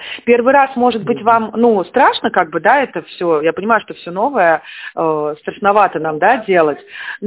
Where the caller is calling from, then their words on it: Tver, Tver Oblast, Russia; Мы из Твери, я говорила, а вы в Рязани находитесь.